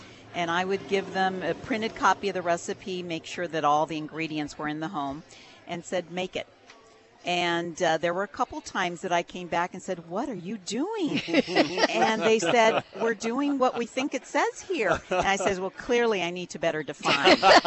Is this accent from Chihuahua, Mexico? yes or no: yes; Chihuahua, Mexico; I am from Chihuahua